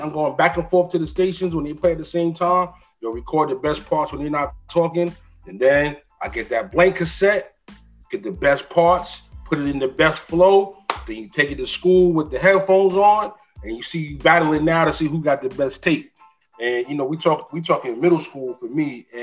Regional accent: South Bronx, New York, United States; I'm originally from the South Bronx before I moved out here, though, and that's actually where I got my introduction to hip-hop.

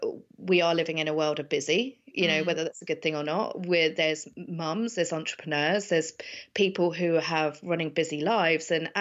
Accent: Isle of Wight, South East England, United Kingdom; because I come from the Isle of Wight, I've got loads of friends over there

